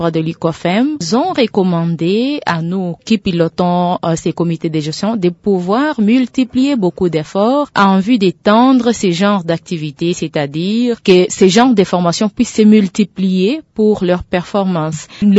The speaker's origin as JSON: {"language": "French", "region": "Kasaï-Central", "country": "DR Congo", "said": "Surtout ici chez nous au Kasaï Central, messieurs les journalistes."}